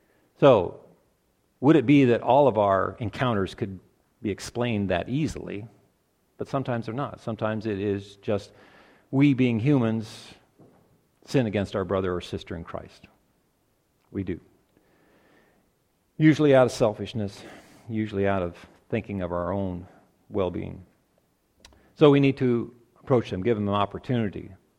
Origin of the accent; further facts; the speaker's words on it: New Providence, New Jersey, United States; Major places where that happens is in my hometown of New Providence